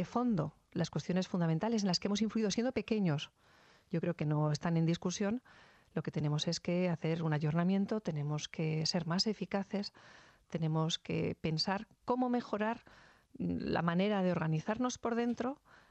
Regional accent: Spain; preservando lo que somos desde el punto de vista simbólico como ciudadanos españoles, que no tenemos vergüenza de serlo

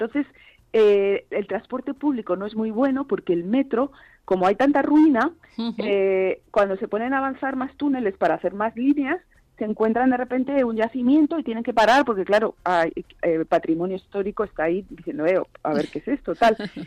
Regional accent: Castile, Spain; Y pienso, al final soy castellana.

